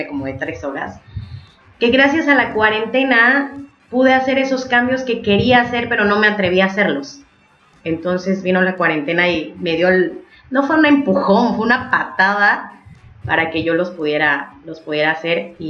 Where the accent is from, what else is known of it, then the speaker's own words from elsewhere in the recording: Puerto Escondido, Oaxaca, Mexico; Ya estoy en Puerto Escondido, Oaxaca, de donde soy.